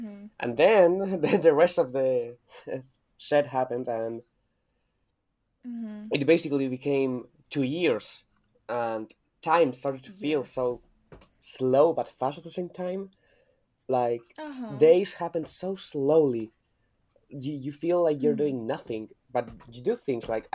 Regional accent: Chile; English is a second language; I'm from sorry. I'm from Chile.

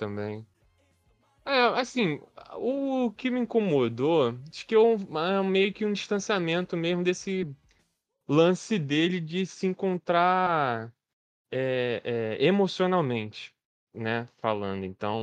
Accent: Rio de Janeiro, Brazil; eu como bom carioca, é a madrugada

